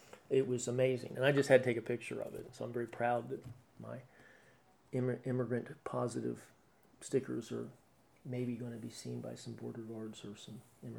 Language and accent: English; North Carolina, United States; my home state is submerged in water, many of my North Carolinian brothers and sisters are going to want to immigrate.